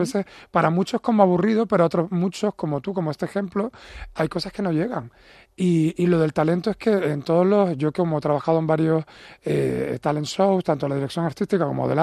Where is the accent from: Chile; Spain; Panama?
Spain; Canary Islands; sino es como que valoréis más nuestras islas. Y como bien has dicho, Canarias tiene muchísimo talento.